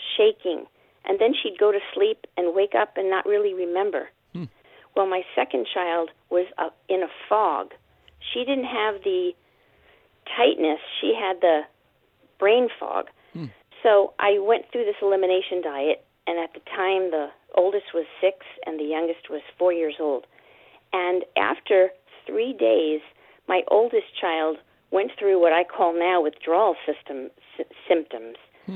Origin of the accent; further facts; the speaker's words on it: New York, United States; now in Ventura, United States; Well, I grew up in Brooklyn, Queens, and Long Island, New York.